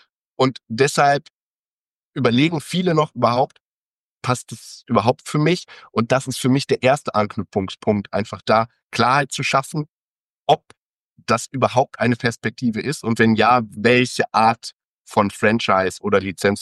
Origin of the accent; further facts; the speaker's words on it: North Rhine-Westphalia, Germany; born there; now in Cologne, Germany; Ich bin 39 Jahre alt, gebürtiger Ostwestfale, jetzt seit Jahren Wahlkölner